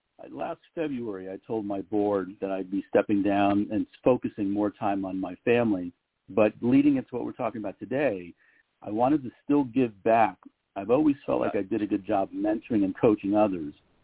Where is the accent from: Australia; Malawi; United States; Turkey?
United States; New York City, New York; also born or lived in Bethlehem; now in California, United States; I'm originally from the Bronx, New York, so I'm a big Yankee